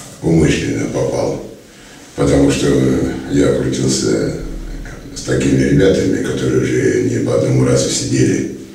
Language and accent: Russian; Belgorod, Belgorod Oblast, Russia; я сам из Белгорода.